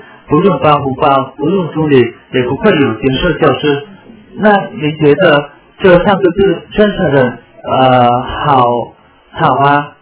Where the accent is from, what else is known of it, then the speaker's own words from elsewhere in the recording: Vietnam; Chinese is a second language; 我是越南人。您知道越南吗？